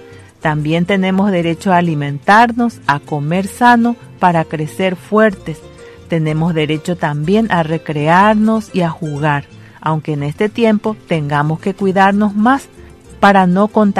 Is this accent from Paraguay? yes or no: yes; Paraguay; También agradecemos a Dios por haber nacido en este país, el Paraguay, por tener esas tradiciones y esas costumbres y porque somos paraguayos